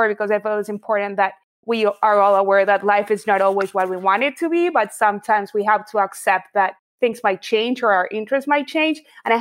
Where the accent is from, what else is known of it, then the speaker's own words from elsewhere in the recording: Buenos Aires, Argentina; So I grew up in Buenos Aires, Argentina. That's where I'm from.